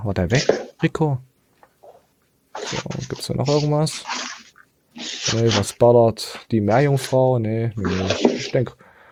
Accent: East Germany, Germany; born there; Ich bin einfach nur im Osten geboren

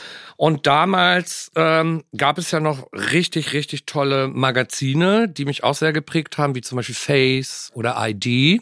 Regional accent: Bad Oldesloe, Schleswig-Holstein, Germany; also born or lived in Göttingen; Ich bin in Göttingen geboren. Dort habe ich gelebt, bis ich 12 war. Und dann bin ich mit meinen Eltern und meinem Bruder in die Nähe von Bad Oldesloe gezogen. Und in Bad Oldesloe bin ich auch zur Schule gegangen, habe Abi gemacht.

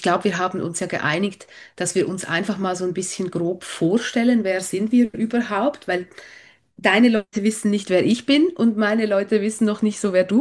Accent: Switzerland; ich komme aus der Schweiz, wie man unschwer wahrscheinlich hören kann.

